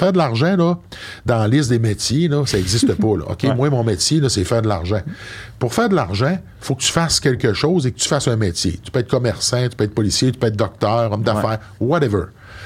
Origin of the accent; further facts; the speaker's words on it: Sainte-Anne-de-Portneuf, Quebec, Canada; Je viens de la Côte-Nord, Saint-Anne-de-Portneuf, un petit village sur la Côte-Nord.